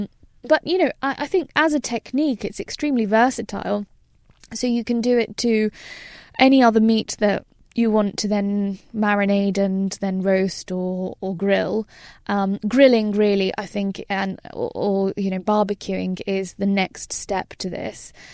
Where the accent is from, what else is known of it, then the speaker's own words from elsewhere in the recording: United Kingdom; And you see, I'm British.